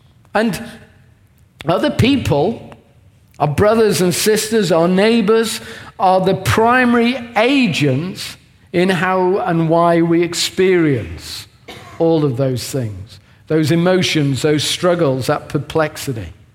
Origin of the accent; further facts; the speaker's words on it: England, United Kingdom; And being English, it would be remiss of me if I didn't speak about our heritage as English people